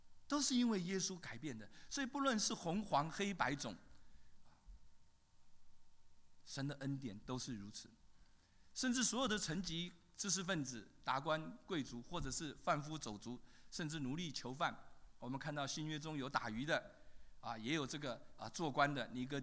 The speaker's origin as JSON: {"language": "Chinese", "country": "China", "said": "我们中国啊，5000年文化历史啊，哎，我是中国人啊"}